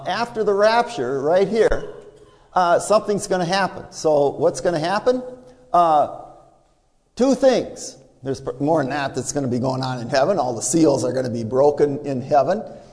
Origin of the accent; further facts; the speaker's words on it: Minnesota, United States; This is, I'm from the Iron Range. This is a wood pile sitting outside my house.